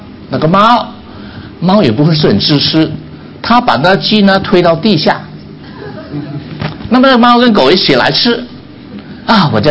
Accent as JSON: {"language": "Chinese", "country": "Vietnam", "moved": "as an adult", "lives_now": "United States", "said": "他知道我从越南来的"}